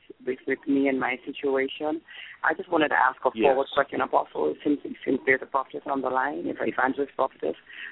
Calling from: Jamaica; I'm calling from Jamaica.

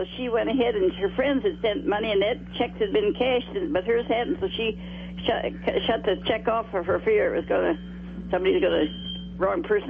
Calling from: Salem, United States; from Salem.

